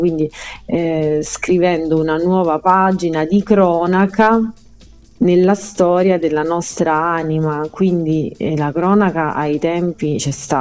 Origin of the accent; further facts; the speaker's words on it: Lioni, Campania, Italy; Lioni, il mio paese d'origine